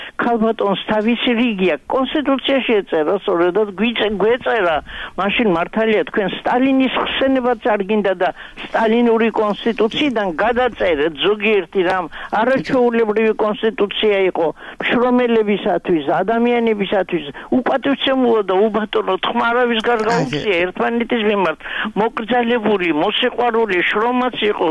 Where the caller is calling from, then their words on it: Imereti, Georgia; იმერეთიდან გირეკავთ, მაგრამ ასე უსიყვარულოდ არ შეიძლება ცხოვრება.